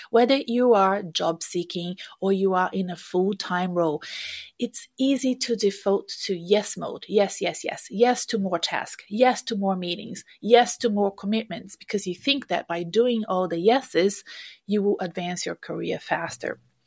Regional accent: Brazil; English is a second language; moved away as an adult; now in Australia; I come from South America. I'm Brazilian and I moved here to Australia 24 years ago.

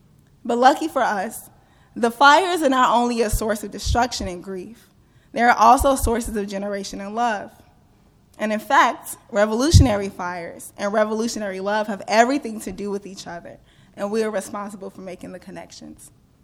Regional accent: St. Louis, Missouri, United States; The fires have been burning in St. Louis, my hometown, just 4 hours away, three if I'm driving

